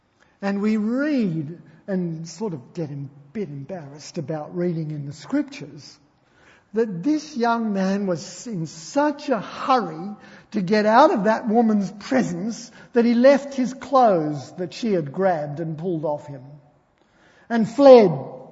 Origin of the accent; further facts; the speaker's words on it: Scotland, United Kingdom; I am Scottish, so I try to be reliable.